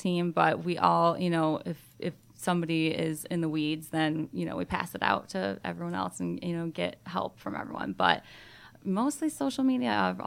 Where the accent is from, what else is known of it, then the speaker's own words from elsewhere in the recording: Michigan, United States; moved away as an adult; now in Atlanta, United States; Well, I'm from Michigan. I went to Michigan State, so go Green, and just decided to move out of state, and so came down to Atlanta.